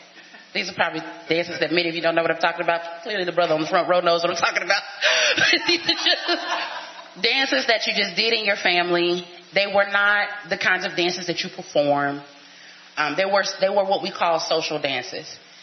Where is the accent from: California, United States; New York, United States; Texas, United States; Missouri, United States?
Texas, United States; Dallas; I was raised in Dallas, Texas, by teenage parents.